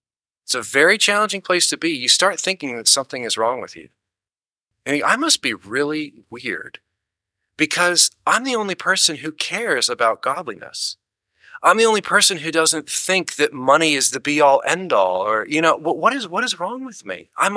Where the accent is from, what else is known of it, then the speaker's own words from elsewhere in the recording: Pennsylvania, United States; where I grew up in Pennsylvania, have people that drive, you know, horses and buggies instead of cars.